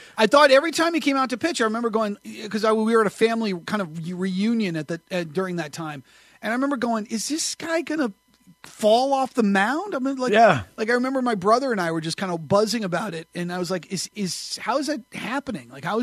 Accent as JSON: {"language": "English", "region": "New England", "country": "United States", "tie": "born or raised there", "also_born_or_lived": "New York", "said": "I wasn't. I was born in New York. I was a Yankee fan at a young age, and I was the outlier to all of it. My brother was the real Red Sox fan when we moved to New England."}